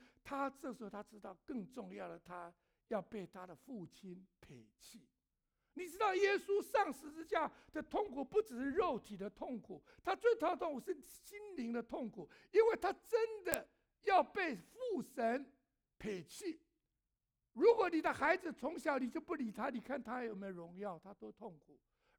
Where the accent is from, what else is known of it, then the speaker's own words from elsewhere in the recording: United States; 所以呢，我们美国人常常有一个 it matter， 对不对？